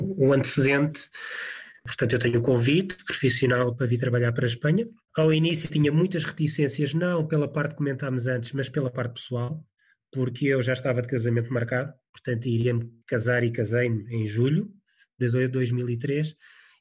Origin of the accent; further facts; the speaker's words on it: Lisbon, Portugal; E em concreto, eu venho de Lisboa e comparando com a cidade de Madrid, são cidades que estão muito acostumadas a receber imigração.